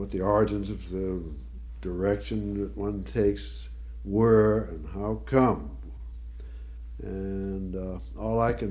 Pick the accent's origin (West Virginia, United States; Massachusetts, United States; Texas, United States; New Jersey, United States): Massachusetts, United States; Reading; also born or lived in Danvers; Well, I was born in Danvers, but then lived in Reading pretty soon after that, and that's where I really grew up.